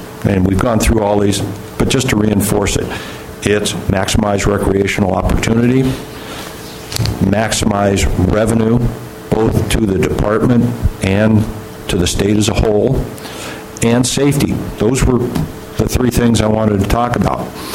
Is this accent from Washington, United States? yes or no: yes; University Place, Washington, United States; I'm from University Place, and I'm representing Puget Sound Anglers Gig Harbor and its 200 member families.